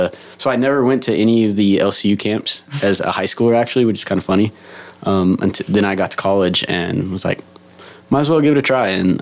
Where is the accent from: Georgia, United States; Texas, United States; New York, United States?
Texas, United States; Lubbock; I'm from Lubbock, so I didn't move too far into the dorms my freshman year.